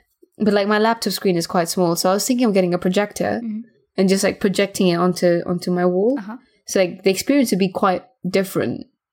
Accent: Gibraltar; when I was a kid and we were raised in Europe, in Gibraltar, my parents came from India.

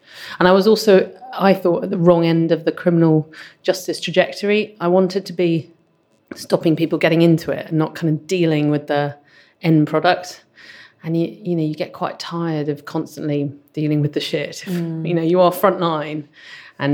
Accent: London, United Kingdom; And I'm kind of a Londoner, kind of born and bred in London, but we moved a lot because my dad's career.

